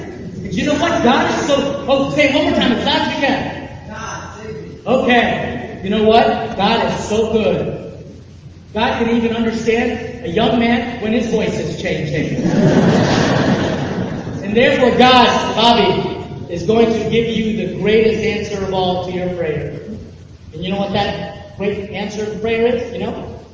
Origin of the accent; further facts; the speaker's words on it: Baltimore, Maryland, United States; So I am from Baltimore, and therefore a religious Baltimore Ravens fan.